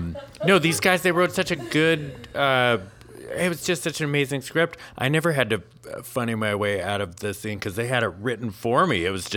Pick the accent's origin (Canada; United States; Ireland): Ireland; A lot of people don't know this, but I am Irish as well. And so this was really fun because it gave me a chance to do my American accent.